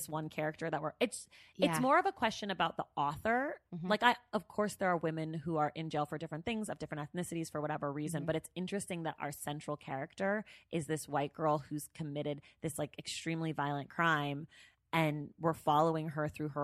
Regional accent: California, United States; I mean, I'm from the Bay Area.

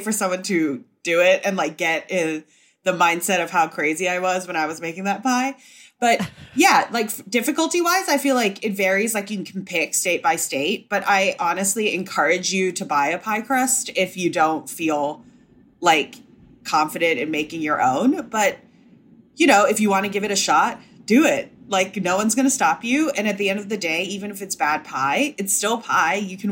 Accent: Hong Kong; now in New York, United States; And for me, growing up in Hong Kong, I would eat a similar thing

